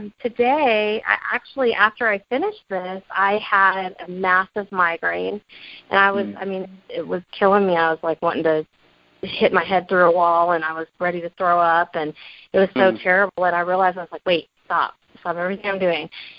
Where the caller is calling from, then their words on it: Austin, Texas, United States; No. I'm from Austin